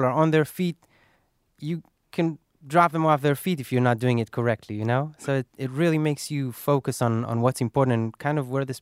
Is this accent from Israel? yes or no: yes; Israel; Me and Asaf and Aran, we're all from Israel, and we've known each other, and we've been playing together since we're like 15